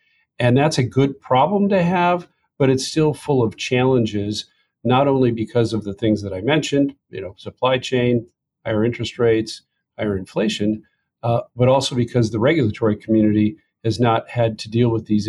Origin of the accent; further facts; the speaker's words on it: Washington, United States; first in my home state of Washington for the Washington State Senate